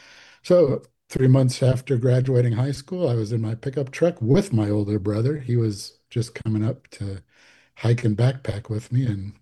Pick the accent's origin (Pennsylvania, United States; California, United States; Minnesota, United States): California, United States; now in Alaska, United States; growing up in California, we went and saw snow every couple of years or something when I was a little kid.